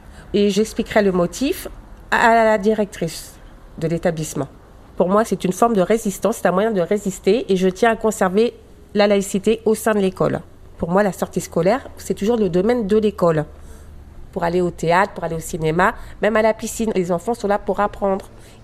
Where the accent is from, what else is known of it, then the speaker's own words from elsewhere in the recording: Aubervilliers, Île-de-France, France; now in Oise, France; je suis d'origine berbère. J'ai vécu toute ma jeunesse à Aubervilliers. J'ai quitté Aubervilliers pour m'installer dans l'Oise. Je suis née en France